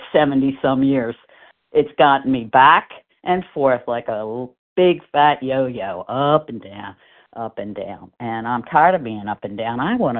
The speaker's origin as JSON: {"language": "English", "region": "Pennsylvania", "country": "United States", "said": "I'm from Pennsylvania, but I think I might be listed as … in Maryland."}